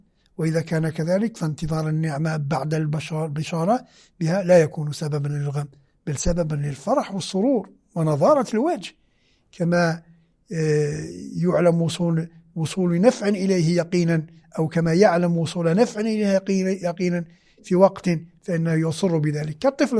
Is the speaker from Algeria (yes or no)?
yes; Algeria; now in Qom, Iran; قلت لكم البارحة كنت في تدريس المنطق للجامعيين عندنا في الجزائر